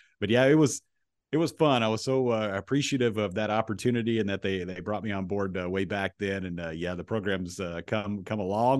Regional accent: Kentucky, United States; I'm from Kentucky. So, I mean, that probably tells you all you need to know about my love for the game.

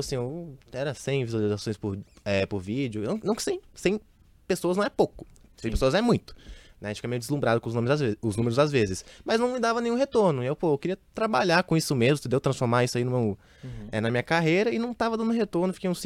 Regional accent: Brasília, Federal District, Brazil; now in São Paulo, Brazil; Então, eu nasci em Brasília, que é uma cidade bem distante, entendeu? É tipo a capital do Brasil.

